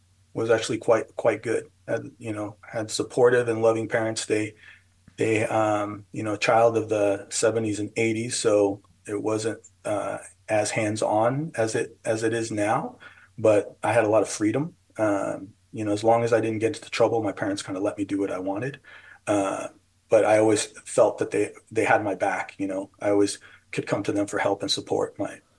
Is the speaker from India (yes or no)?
no; San Francisco, California, United States; I grew up in San Francisco.